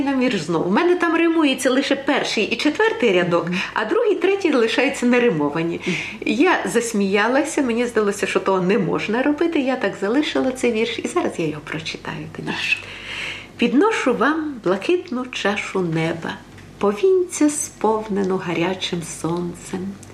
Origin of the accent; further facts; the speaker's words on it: Rivne Oblast, Ukraine; also born or lived in Kremenets; Я народилась в Крем'янці, це Тернопільська область. А росла я на Рівненщині до 17 років. А в таборі, ще поки я була неповнолітня, я була в Чернігові. А потім, коли я звільнилася, то я 35 років жила на Донеччині.